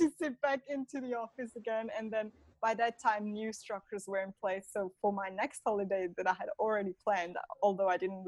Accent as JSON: {"language": "English", "country": "Switzerland", "tie": "born or raised there", "said": "when I grew up in Switzerland"}